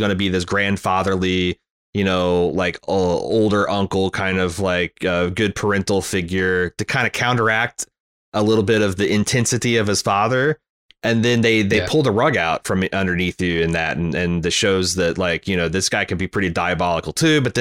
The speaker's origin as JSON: {"language": "English", "region": "Indiana", "country": "United States", "tie": "born or raised there", "said": "I grew up in Indiana during the heyday of Bobby Knight, and everybody worshiped him"}